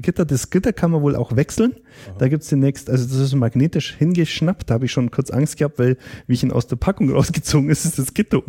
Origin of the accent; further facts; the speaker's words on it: Bavaria, Germany; bei uns im Allgäu.